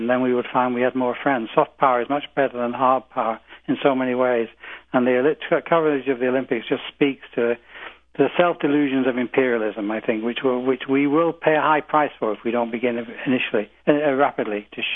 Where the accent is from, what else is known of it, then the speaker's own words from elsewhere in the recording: United Kingdom; I grew up, as you can tell from my accent, people can tell my accent, in the United Kingdom